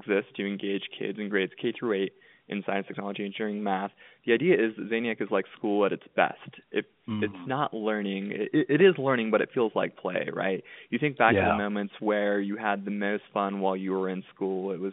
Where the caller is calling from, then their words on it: Salt Lake City, Utah, United States; I just got back to Salt Lake City.